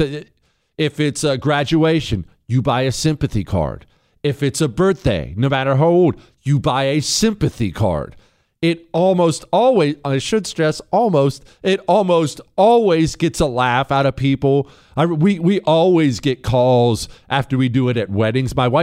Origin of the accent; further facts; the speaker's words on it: Montana, United States; Max Baucus, he was a senator from my home state, Montana, for ages